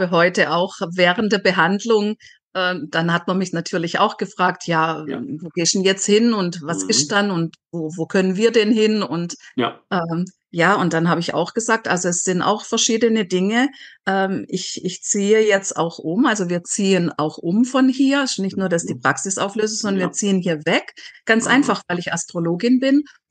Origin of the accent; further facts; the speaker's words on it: Baden-Württemberg, Germany; wieder Richtung Schwarzwald. Da ist ja schon lustig, ne? Da, wo ich aufgewachsen bin, so in diese Richtung ziehen.